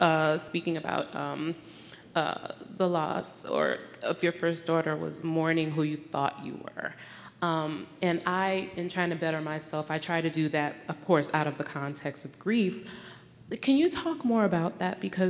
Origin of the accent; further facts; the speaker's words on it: New Jersey, United States; I'm here from New Jersey.